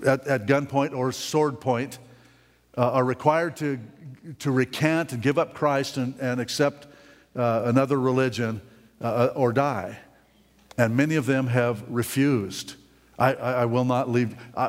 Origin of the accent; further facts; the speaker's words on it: Nevada, United States; born there; I was born in Nevada.